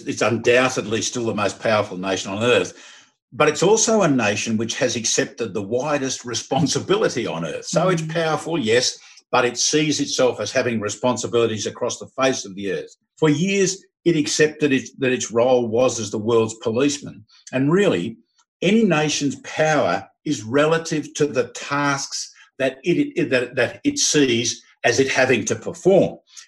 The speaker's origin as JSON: {"language": "English", "country": "Australia", "said": "I made as an Australian general."}